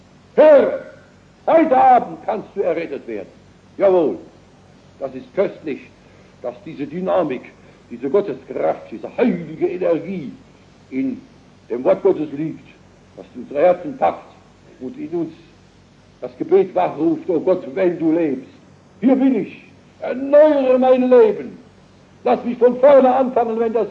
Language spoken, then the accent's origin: German; Worms, Rhineland-Palatinate, Germany; So wie in meiner Heimatstadt Worms.